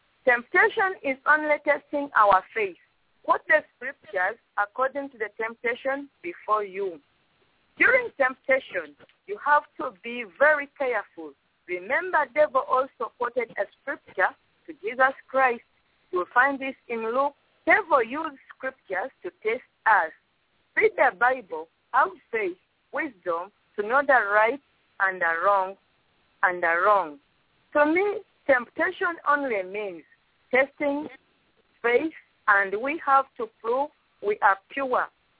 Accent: Uganda; from Uganda.

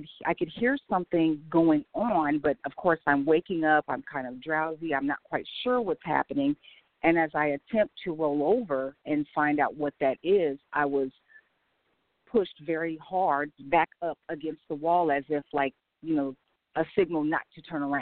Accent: Midwest, United States; I was raised in the Midwest

